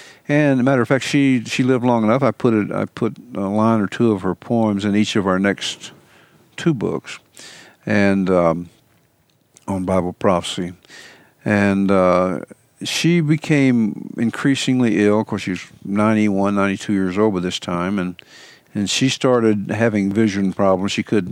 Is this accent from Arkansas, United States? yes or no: yes; Arkansas, United States; also born or lived in Illinois; And so we moved to Arkansas from Illinois, and I was born in Arkansas, but my dad moved up there, and we moved back when I was about 12 years old.